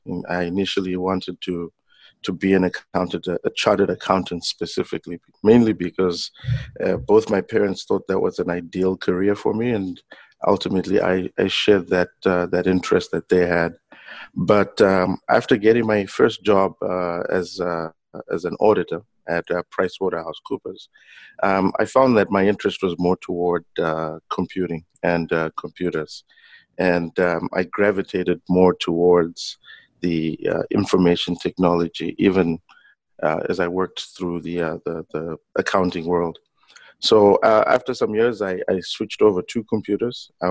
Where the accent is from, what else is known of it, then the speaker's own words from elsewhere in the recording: Harare, Zimbabwe; So I was born in Harare. I'm the son of a gentleman from the village of Seke, which is just outside Harare. And my mother is from Rusape, which is in Manicaland, a few hundred kilometers from Mutare. Grew up in Harare for the most part.